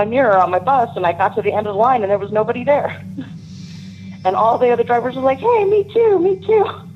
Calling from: Tucson, Arizona, United States; I'm calling from Tucson, Arizona.

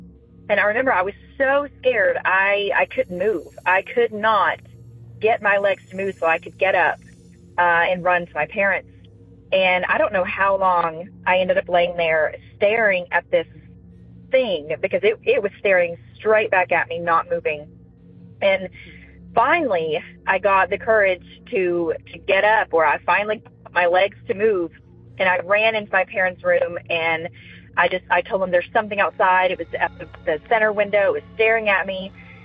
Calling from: Tennessee, United States; I'm calling from Tennessee.

